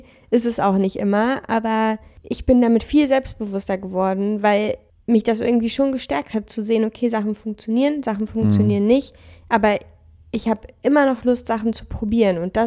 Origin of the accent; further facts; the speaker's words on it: Cologne, North Rhine-Westphalia, Germany; ich bin hier in Köln groß geworden und habe hier ganz viel Zeit verbracht und dann bin ich nach Hamburg gegangen